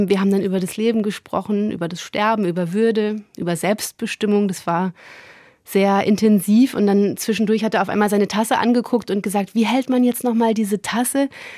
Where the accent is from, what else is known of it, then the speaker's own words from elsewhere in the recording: Peine, Lower Saxony, Germany; zwischen Peine, wo ich herkomme, und Mainz.